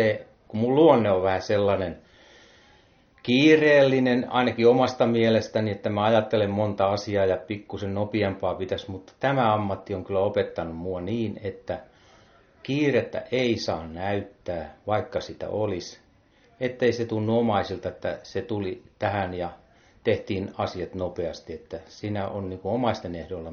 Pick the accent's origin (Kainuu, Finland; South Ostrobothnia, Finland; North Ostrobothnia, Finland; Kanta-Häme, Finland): South Ostrobothnia, Finland; Teuva; Olen syntyperäinen teuvalainen ja saanut asua uskovien isän ja äidin luona pitkään.